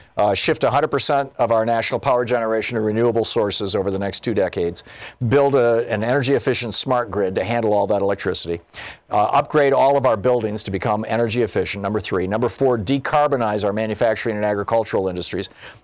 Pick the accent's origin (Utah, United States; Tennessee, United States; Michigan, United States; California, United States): Michigan, United States; Germany is cloudier than Michigan. And I grew up in Michigan. I got my pilot's license in Michigan.